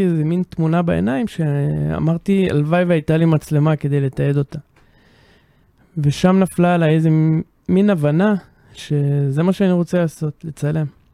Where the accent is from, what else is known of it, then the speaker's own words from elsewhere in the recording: Northern District, Israel; למרות שבעצם גדלתי בגולן, לא הסתכלתי למסביב, לא ראיתי את כל הנחלים ואת כל הטבע